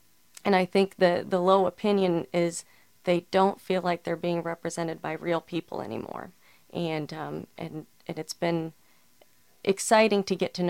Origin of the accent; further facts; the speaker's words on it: Solon, Iowa, United States; Well, I grew up in Solon, and I graduated from Solon High School and went to the University of Iowa, and shortly after that moved to West Liberty.